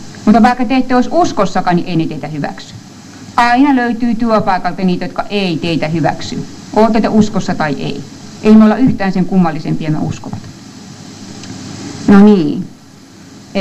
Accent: Australia; now in Finland; Ainakin meillä Australiassa, mä en tiedä miten täällä Suomessa suhtaudutaan asiaan

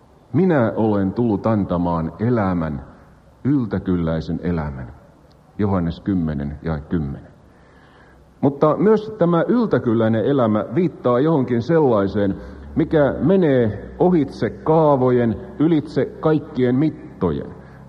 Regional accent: Porvoo, Uusimaa, Finland; Myös kotikaupunkini Porvoon kansalaisopisto järjesti kuluneen kevään aikana yleisöluentosarjan

